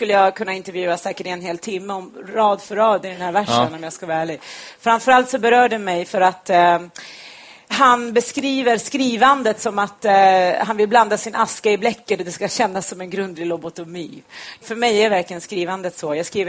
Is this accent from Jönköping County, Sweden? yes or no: no; Ockelbo, Gävleborg County, Sweden; när jag var liten i Ockelbo.